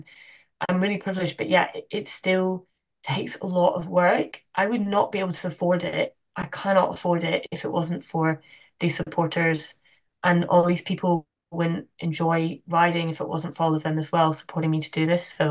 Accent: Glasgow, Scotland, United Kingdom; now in Amsterdam, Netherlands; I do go back to Scotland sometimes. I'm from Glasgow originally. I miss it.

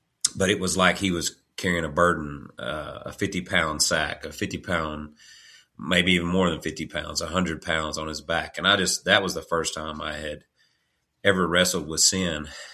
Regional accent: Arkansas, United States; I'm from Eastern Arkansas, the Delta, as people know it.

